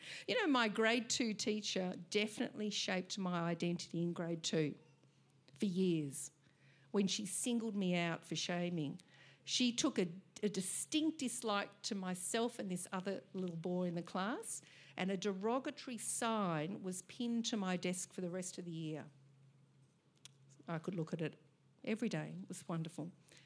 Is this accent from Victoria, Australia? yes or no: yes; Templestowe, Victoria, Australia; My years growing up in Templestowe cultivated my sense of community.